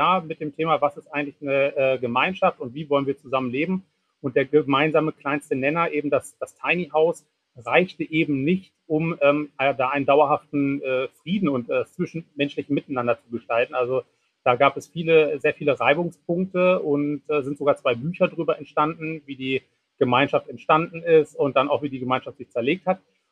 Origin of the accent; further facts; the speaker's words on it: Hanover, Lower Saxony, Germany; born there; Also erstmal fühle ich mich als gebürtiger Hannoveraner noch als Norddeutscher.